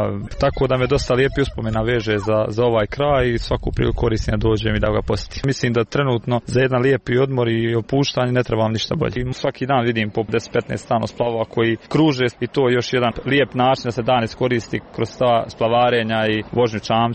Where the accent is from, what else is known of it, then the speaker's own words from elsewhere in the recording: Sarajevo, Federation of Bosnia and Herzegovina, Bosnia & Herzegovina; dolazim iz Sarajeva, iskorištavam priliku da koju god mogu da dođem tu sa porodicom na Jablaničko jezero